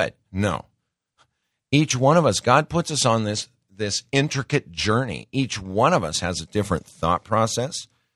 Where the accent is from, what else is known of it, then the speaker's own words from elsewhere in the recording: Montana, United States; I grew up in Montana on country music